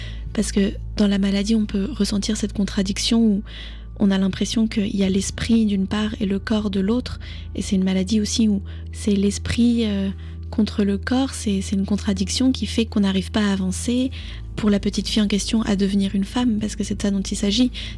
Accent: France; also born or lived in Vietnam; quand je suis au Vietnam, on remarque tout de suite que je suis française, et quand je suis en France, on remarque tout de suite que je suis vietnamienne. Donc j'ai vraiment grandi avec cette contradiction.

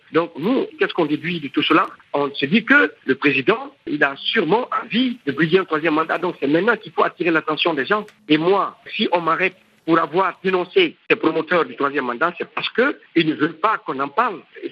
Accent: Guinea; moi, je suis guinéen, et j'ai été arrêté 3 fois dans mon pays

